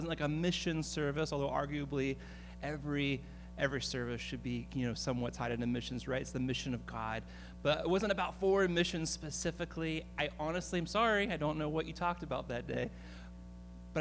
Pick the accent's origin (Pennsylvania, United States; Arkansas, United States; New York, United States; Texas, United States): Pennsylvania, United States; Even though we're both from Pennsylvania, we didn't meet until we were in Minnesota in college. We had to go all the way to Minnesota to meet.